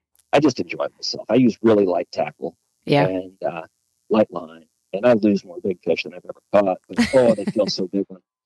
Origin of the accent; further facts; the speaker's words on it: Sullivan, Missouri, United States; growing up in Sullivan, they opened up Riverport Amphitheater in St. Louis, about 40 minutes away, drive away from my house.